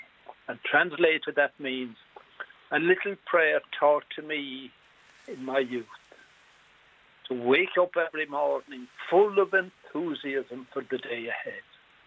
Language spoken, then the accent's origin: English; Dingle, County Kerry, Ireland; born there; moved away; because I was born in Dingle, returned there every year since I left it.